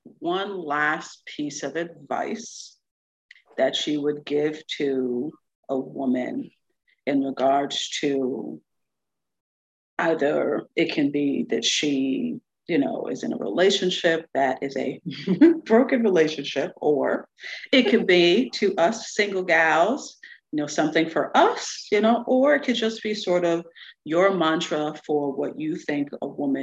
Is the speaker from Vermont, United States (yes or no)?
no; New York, United States; also born or lived in United Kingdom; Oh, no. We're from New York.